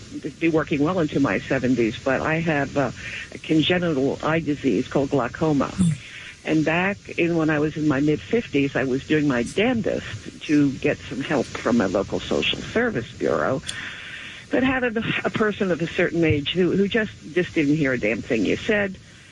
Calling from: Flemington, New Jersey, United States; Good morning. … from Flemington, New Jersey.

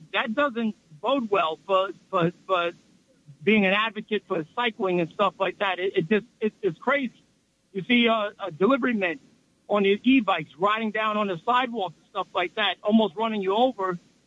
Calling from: New Jersey, United States; I'm calling from New Jersey.

